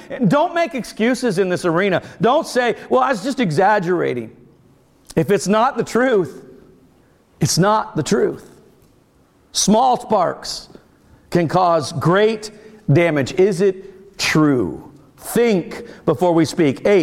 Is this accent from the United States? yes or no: yes; United States; As an American, I can say whatever I want, whenever I want, wherever I want, however I want.